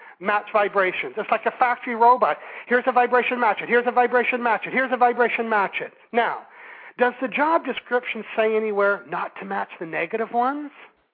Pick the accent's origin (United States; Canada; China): Canada; accent: Canadian; that's my Canadian accent